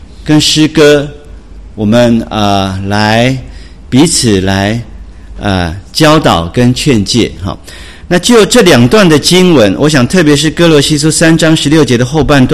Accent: Taiwan; 我是从台湾过来的

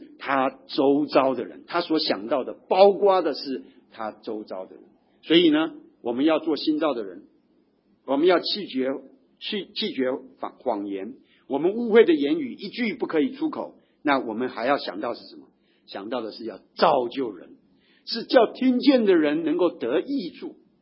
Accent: Taiwan; 我自己从台湾来的，我从台湾转了一大圈到了北美念书，结果跑到南洋来啊

